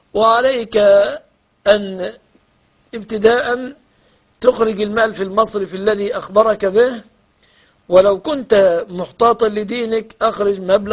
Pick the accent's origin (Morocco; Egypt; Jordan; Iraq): Egypt